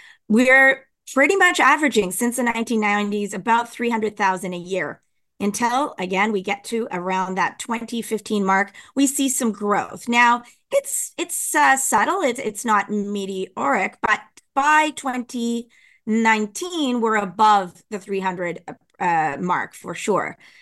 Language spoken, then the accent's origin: English; Canada; So I automatically, because I'm Canadian, I went there.